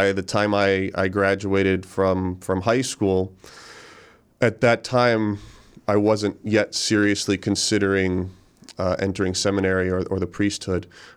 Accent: Hudson, United States; Like you said, I grew up in Hudson. That was kind of the only hometown I ever knew. We never moved in my lifetime as a kid growing up.

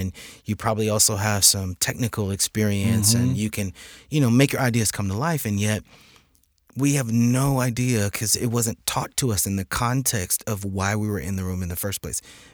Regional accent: Lexington, South Carolina, United States; And we're from Lexington, South Carolina, very, very small town. Where I was born and raised, and they were sharecroppers.

